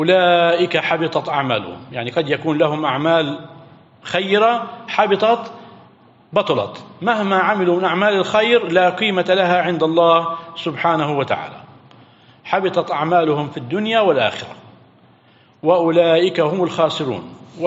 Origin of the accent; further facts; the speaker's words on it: Palestine; إلى منطقة البحر الميت عندنا في فلسطين